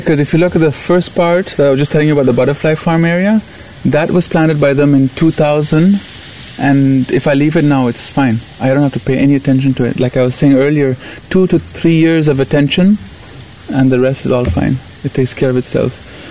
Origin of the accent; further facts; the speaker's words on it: Oroville, California, United States; And growing up in Oroville, from a barren piece of land to today, we were very, very in tune with the environment and growing up with the trees.